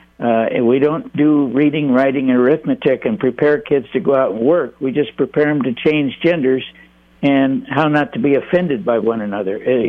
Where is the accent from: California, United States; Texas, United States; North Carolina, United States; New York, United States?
California, United States; I used to live in California. I was born and raised in California.